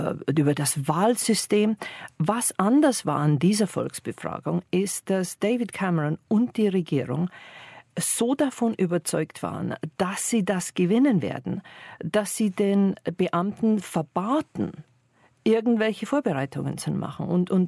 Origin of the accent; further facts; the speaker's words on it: Bavaria, Germany; born there; als geborener Bayer